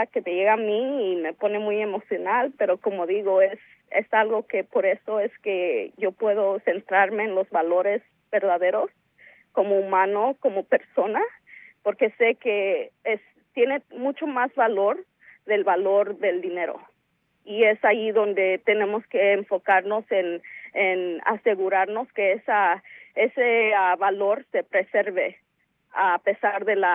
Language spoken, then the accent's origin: Spanish; California, United States; Yo soy de California, he crecido en California por casi toda mi vida